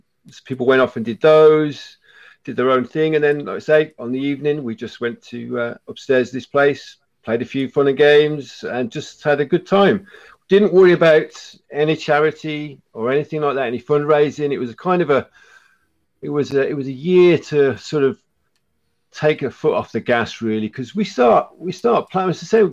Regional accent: Rugby, West Midlands, United Kingdom; I'm 47, and I'm from Rugby.

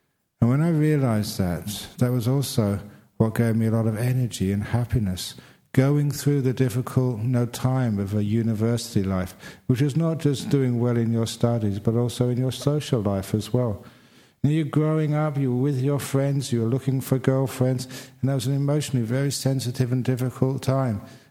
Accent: Australia

